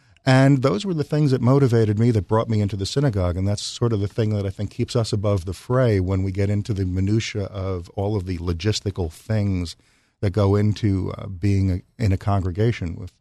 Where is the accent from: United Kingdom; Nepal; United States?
United States; New York; in New York. Rabbi Louis Frischman's Temple Beth okay. El in Spring Valley was my stomping ground.